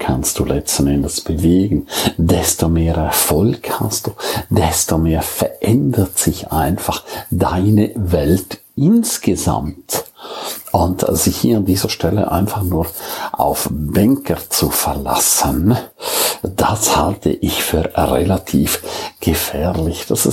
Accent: Switzerland; als Schweizer sowieso im Ausland

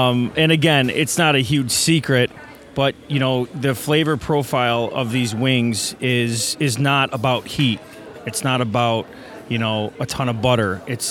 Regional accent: Buffalo, New York, United States; Yeah, you know, it's growing up in South Buffalo, you didn't think that way.

